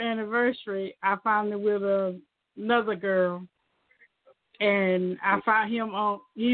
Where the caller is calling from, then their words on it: Arkansas, United States; I'm calling from Arkansas.